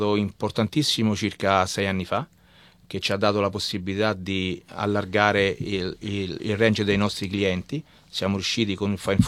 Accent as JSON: {"language": "Italian", "town": "Messina", "region": "Sicily", "country": "Italy", "lives_now": "Australia", "said": "No, noi siamo di Messina."}